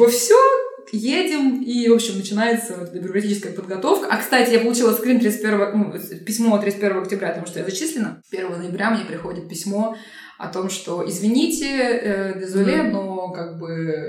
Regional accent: Russia; я из России, ковид, все вместе, я с детьми, там, мне, ну, под 30.

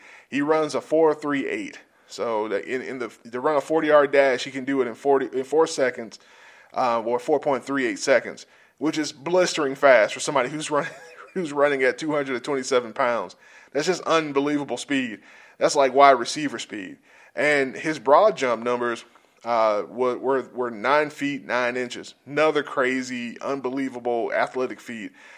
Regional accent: Georgia, United States; now in Atlanta, United States; I'm from South Georgia myself, so I speak Southerner very fluently.

